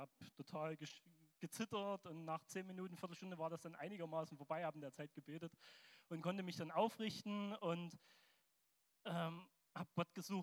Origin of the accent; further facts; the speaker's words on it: Zwickau, Saxony, Germany; Ich komme aus Zwickau, aus der Elim-Gemeinde.